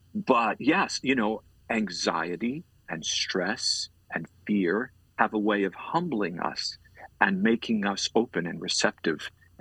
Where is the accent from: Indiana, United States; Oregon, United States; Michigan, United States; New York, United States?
New York, United States; Long Island; I was raised in Long Island, New York, Roman Catholic